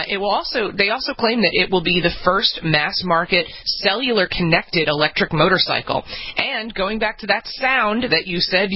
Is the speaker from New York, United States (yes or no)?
yes; New York City, New York, United States; I can tell you right now, as a New Yorker, this is only going to apply to people who live in Williamsburg, Brooklyn.